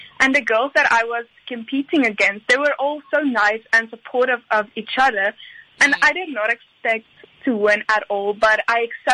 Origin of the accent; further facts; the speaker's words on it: Free State, South Africa; I am an 18-year-old quadruple threat and I am from Valcom in the Free State.